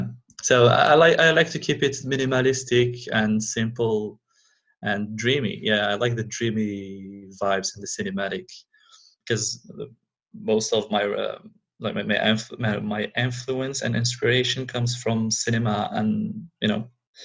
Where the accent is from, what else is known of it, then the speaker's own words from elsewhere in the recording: Algeria; English is a second language; moved away as an adult; now in Paris, France; So I live in France since like 10 years. I was born and I grew up in Algeria, in North Africa. I came to France when I finished my fine arts studies in Algeria.